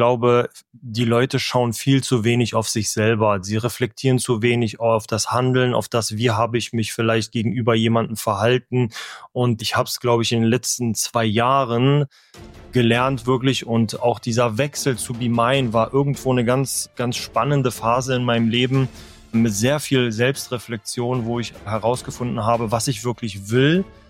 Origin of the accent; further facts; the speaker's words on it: Germany; Ja, und wir als Deutsche neigen halt wirklich dazu, viel zu jammern.